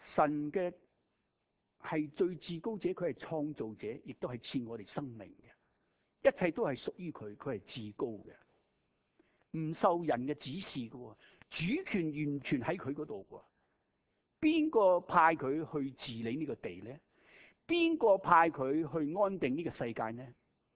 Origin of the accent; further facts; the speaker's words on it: Guangdong, China; 我哋广东人有阵时讲呢个人饮酒好似饮水一样，系咪啊？